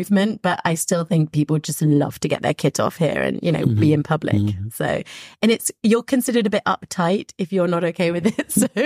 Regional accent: London, United Kingdom; But, you know, I'm from London. I'm used to that.

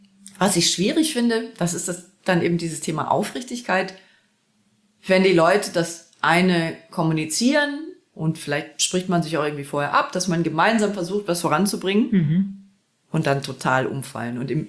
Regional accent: North Rhine-Westphalia, Germany; Man muss dazu sagen, ich bin im Ruhrgebiet aufgewachsen.

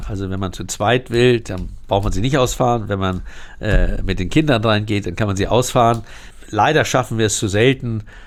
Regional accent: Moorburg, Hamburg, Germany; born there; Und wenn ich geradeaus schaue, dann gucke ich nach Moorburg, dort wo ich geboren bin.

